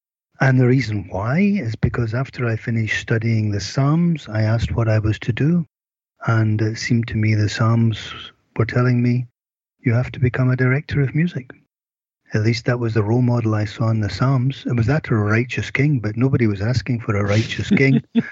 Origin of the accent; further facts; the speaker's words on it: Scotland, United Kingdom; I am Scottish.